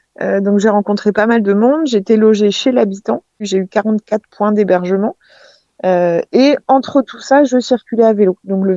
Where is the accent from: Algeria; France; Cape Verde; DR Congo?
France; Brittany; je suis partie du Finistère Sud, de chez moi, dans le Cap Cisin